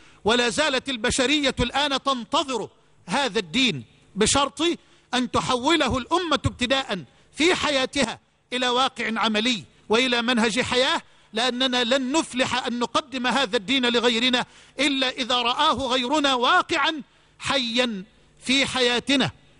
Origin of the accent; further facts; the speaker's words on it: Egypt; هذه عندنا في مصر